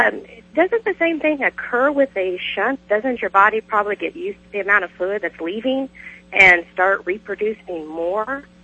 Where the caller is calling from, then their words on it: Kansas, United States; I am calling from Kansas, actually